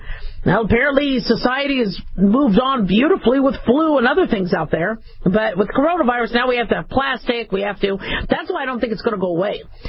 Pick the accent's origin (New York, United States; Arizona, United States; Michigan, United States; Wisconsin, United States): Arizona, United States; we grew up in Arizona, so we had to learn how to square dance.